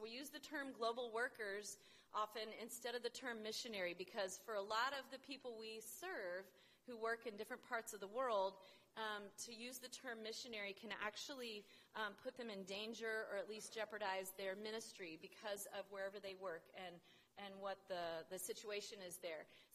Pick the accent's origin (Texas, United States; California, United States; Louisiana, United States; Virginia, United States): Texas, United States; Dallas; and I grew up in Dallas, so she's surrounded by a lot of my side of the family there.